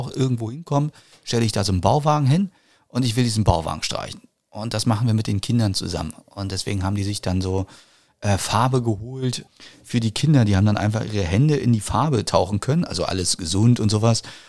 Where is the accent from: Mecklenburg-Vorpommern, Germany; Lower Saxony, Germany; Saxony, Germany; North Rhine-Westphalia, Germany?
Mecklenburg-Vorpommern, Germany; moved away; ich komme aus Mecklenburg, bin 1996 hergezogen